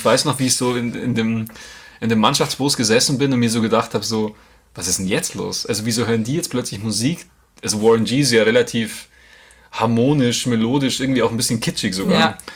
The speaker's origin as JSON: {"language": "German", "town": "Grassau", "region": "Bavaria", "country": "Germany", "said": "war jetzt in Grassau, es ist eh cool, wo ich herkomme, weil da gab es auch in den 60ern, 70ern schon, gab es eben eine Firma, die heißt Gorenje, die haben so Radios und Fernseher hergestellt und hatten immer schon sehr viele Gastarbeiter."}